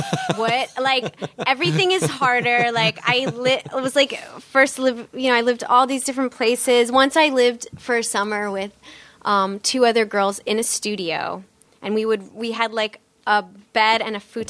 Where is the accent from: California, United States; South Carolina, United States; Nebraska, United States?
Nebraska, United States; North Bend; moved away as an adult; also born or lived in Wayne, Nebraska; Yeah. So my parents moved around quite a bit, but it was always like little tiny small farm towns. But mostly North Bend, Nebraska, and Wayne, Nebraska is where I went to high school.